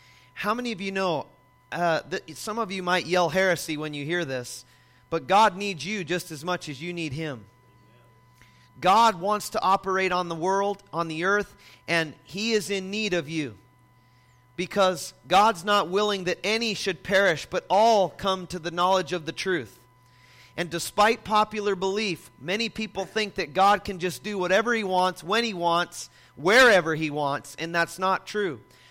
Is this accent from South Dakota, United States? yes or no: yes; South Dakota, United States; by the way … I used to ride bulls and I'm from South Dakota.